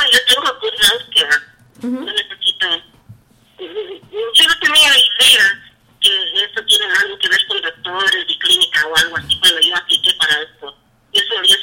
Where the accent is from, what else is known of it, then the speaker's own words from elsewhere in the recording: Ecuador; como yo también soy ecuatoriana